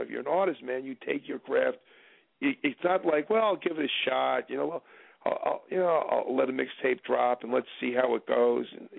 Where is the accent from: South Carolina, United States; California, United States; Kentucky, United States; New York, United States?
New York, United States; now in Philadelphia, United States; I'm from New York, but I've been doing it out of Philly.